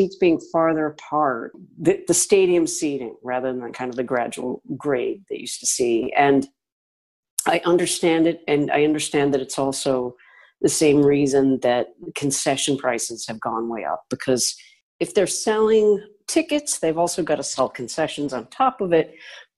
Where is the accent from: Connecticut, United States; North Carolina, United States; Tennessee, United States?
Connecticut, United States; the old strip mall multiplexes that I went to as a kid growing up in Connecticut in the 70s.